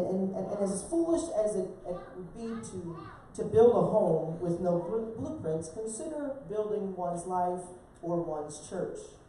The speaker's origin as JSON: {"language": "English", "town": "Stroudsburg", "region": "Pennsylvania", "country": "United States", "tie": "born or raised there", "said": "I grew up in Stroudsburg."}